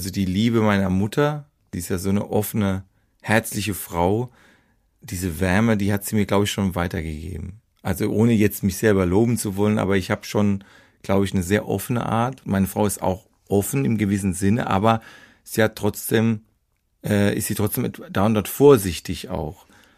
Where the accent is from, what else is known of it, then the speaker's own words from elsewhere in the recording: Mannheim, Baden-Württemberg, Germany; wenn dann als Mannheimer dann auch dieses SCH und CH und wie wir das intensive